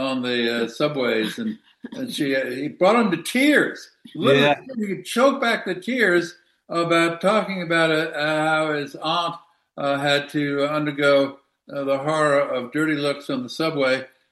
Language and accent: English; New York City, New York, United States; Well, you know, I'm from New York City, and New York has kind of gone through waves.